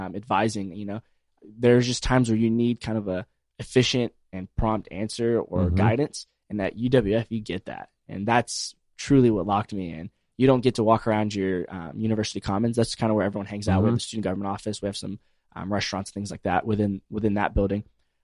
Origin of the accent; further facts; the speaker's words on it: Pensacola, Florida, United States; I'm as well from Pensacola, Florida.